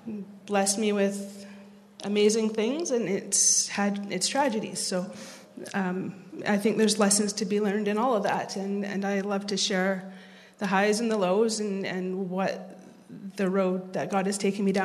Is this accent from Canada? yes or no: yes; Chemainus, British Columbia, Canada; now in Qualicum Beach, Canada; I grew up in Chemainus, and I lived there until 2012 when Doug and I got married. And loving Qualicum.